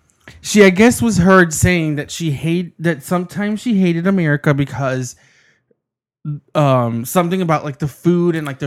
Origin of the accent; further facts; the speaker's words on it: United States; And it's fine. I'm an American. I can do that.